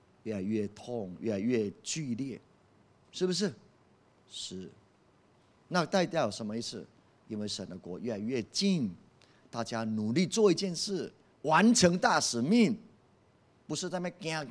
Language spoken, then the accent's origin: Chinese; Taiwan; 因为中共飞弹都要过来500颗，我们是台湾人没当跑啊